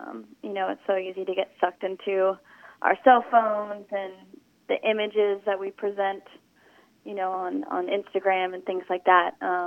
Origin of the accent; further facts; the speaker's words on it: Pennsylvania, United States; now in Nashville, United States; I'm originally from Pennsylvania, a small town, but have been living in Nashville for the last 7 years.